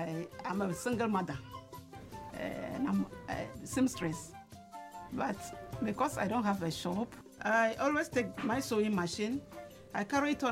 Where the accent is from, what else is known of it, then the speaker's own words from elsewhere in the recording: Peki, Volta, Ghana; I'm from Peki Avetile, the water region in Ghana.